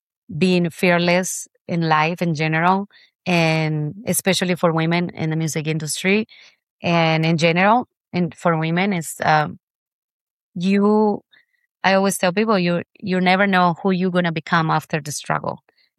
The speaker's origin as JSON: {"language": "English", "country": "Colombia", "tie": "born or raised there", "said": "My childhood and my all the time that I grew up in Colombia was very, very difficult. I come from a very hostile place in Colombia"}